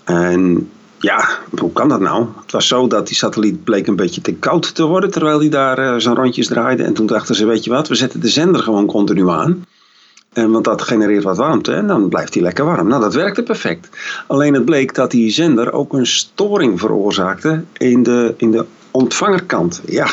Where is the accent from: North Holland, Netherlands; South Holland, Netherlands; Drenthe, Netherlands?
South Holland, Netherlands; born there; now in Veendam, Netherlands; oorspronkelijk geboren ergens in de Alblasterwaard. En woon nu in Veendam, een stuk dichter bij de Schotel, dus daar ben ik heel blij mee. Ik ben inmiddels 59 jaar oud.